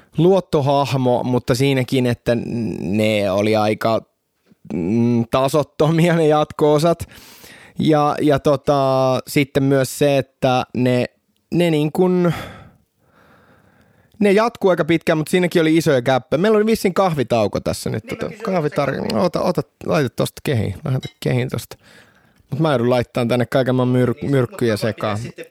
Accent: United States; Finnish is a second language; mä olen amerikkalainen

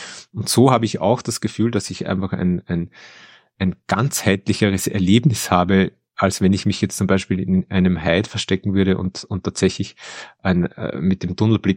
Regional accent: Linz, Upper Austria, Austria; der oberösterreichischen Landeshauptstadt Linz. Die eben meine Heimatstadt ist.

